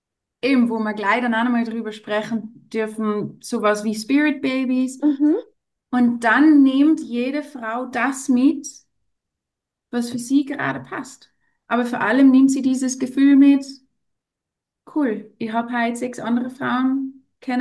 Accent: Netherlands; now in Salzburg, Austria; ich bin aus Holland, wohne in Salzburg

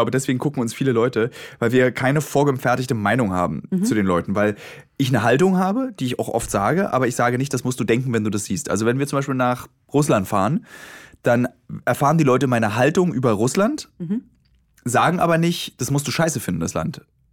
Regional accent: East Germany, Germany; ich bin in der DDR aufgewachsen, ich hatte Russisch in der Schule

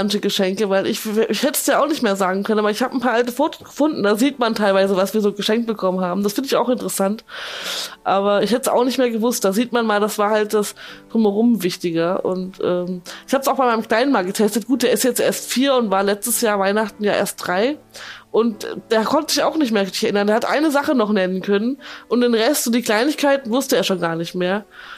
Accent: Kassel, Hesse, Germany; ich komme ja aus der Kassel, aus der Umgebung da, auf Geismar. Noch ein kleines Örtchen weiter, was aber keine eigene Postleitzahl hat, wo ich aufgewachsen bin.

